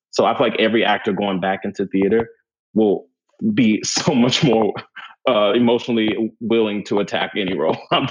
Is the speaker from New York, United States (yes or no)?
yes; New York, United States; And I can say being a New Yorker coming here, especially during this pandemic